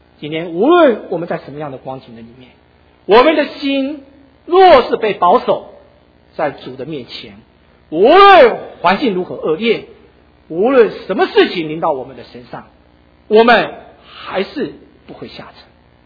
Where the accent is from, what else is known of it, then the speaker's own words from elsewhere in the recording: Taiwan; 我从台湾来的可能没有坐过